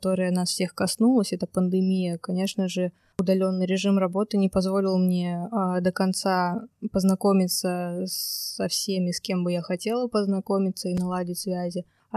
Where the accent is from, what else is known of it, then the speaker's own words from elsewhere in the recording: Tver, Tver Oblast, Russia; also born or lived in Veliky Novgorod; Да, это мой родной город.